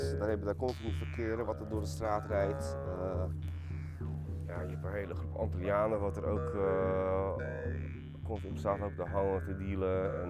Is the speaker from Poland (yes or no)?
yes; Poland; Ik kom natuurlijk uit Polen vandaan en daar heb je zoveel meer natuur.